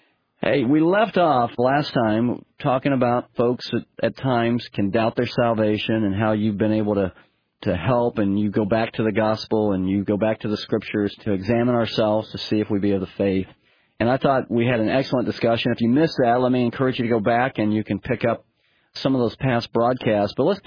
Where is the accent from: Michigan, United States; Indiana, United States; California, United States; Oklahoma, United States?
Oklahoma, United States; I grew up in Oklahoma